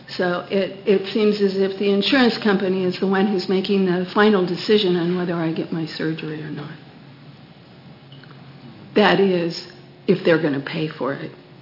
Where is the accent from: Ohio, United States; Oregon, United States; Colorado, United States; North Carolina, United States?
Oregon, United States; Grants Pass; I'm from Grants Pass.